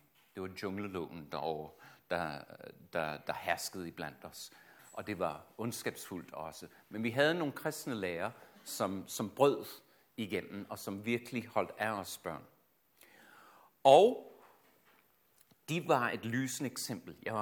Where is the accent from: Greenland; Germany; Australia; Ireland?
Australia; som teenager, der voksede jeg op i Australien